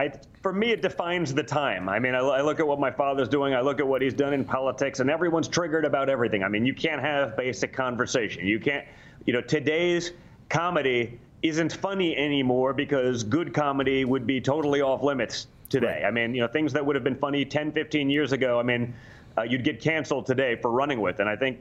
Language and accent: English; New York City, New York, United States; I'm from New York City, son of a billionaire. I went to an Ivy League school.